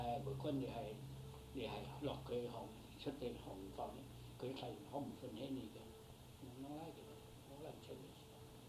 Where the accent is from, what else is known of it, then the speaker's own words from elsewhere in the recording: China; English is a second language; I come from China, I'm 14 years old.